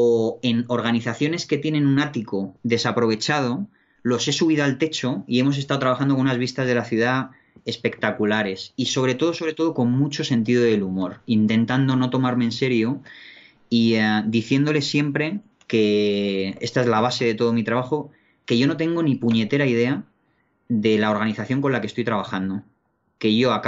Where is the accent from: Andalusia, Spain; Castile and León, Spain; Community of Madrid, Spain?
Community of Madrid, Spain; Madrid; Yo soy de Madrid, aunque ya uno pierde su lugar de origen cuando viaja tanto